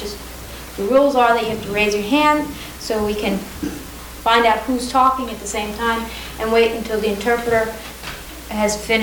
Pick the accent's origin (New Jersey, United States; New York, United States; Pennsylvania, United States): Pennsylvania, United States; Lancaster; I'm from Lancaster, Pennsylvania. I'm a pastor developer there of a deaf Lutheran church.